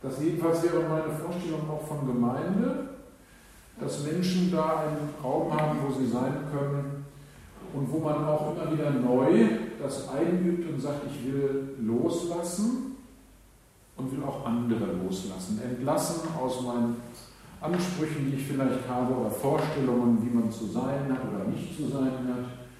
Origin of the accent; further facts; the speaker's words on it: North Rhine-Westphalia, Germany; Mein Vorurteil ist nicht so groß, ich bin im Ruhrgebiet aufgewachsen.